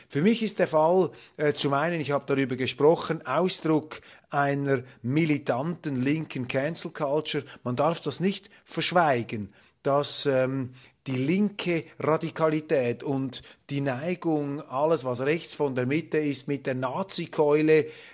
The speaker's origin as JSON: {"language": "German", "country": "Switzerland", "said": "Ich habe mich natürlich als Schweizer zurückgehalten, etwas mit Ratschlägen. Wir mischen uns nicht ein, maximal invasiv ins innenpolitische Geschehen anderer Länder. Aber es ist vielleicht interessant, auch aus deutscher Perspektive hier etwas live einmal eine Schweizer Sicht zu hören. Denn wir Schweizer"}